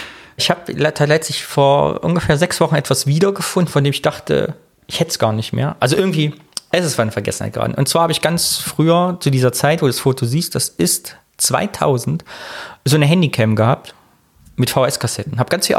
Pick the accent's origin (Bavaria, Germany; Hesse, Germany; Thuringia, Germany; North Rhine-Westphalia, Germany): Thuringia, Germany; moved away as an adult; ich komme eigentlich aus Thüringen. Und dann sagt man, ich bin aber schon vor Jahren hergezogen. Und ich sage immer, ich bin vor über 20 Jahren hergezogen.